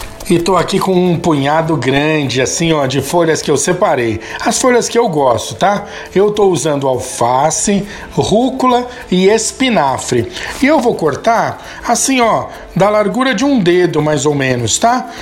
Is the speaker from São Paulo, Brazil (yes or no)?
yes; São Paulo, Brazil; Eu uso salsa porque eu sou paulista, né?